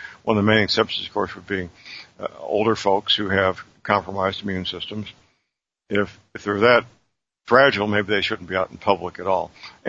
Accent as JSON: {"language": "English", "town": "St. Louis", "region": "Missouri", "country": "United States", "tie": "born or raised there", "said": "Doug, my hometown is St. Louis, Missouri"}